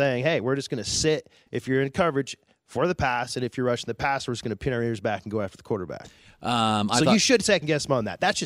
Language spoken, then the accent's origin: English; Wyoming, United States; He's from Wyoming, man.